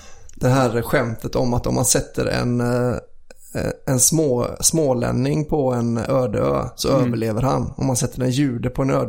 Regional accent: Wallonia, Belgium; Men, jag är från Belgien ursprungligen.

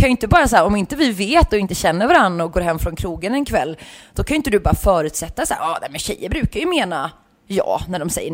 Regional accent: Uddevalla, Västra Götaland County, Sweden; och jag är från Uddevalla liksom, jag åker tillbaka dit ganska ofta, det har inte förändrats.

